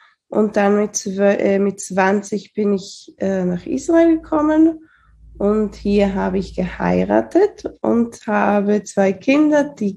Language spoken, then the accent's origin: German; Argentina; also born or lived in Switzerland; Also ich bin in der Schweiz geboren und dann, also zu Hause, meine Mama ist aus Argentinien, mein Papa aus der Schweiz, und dann haben wir zu Hause beides gesprochen.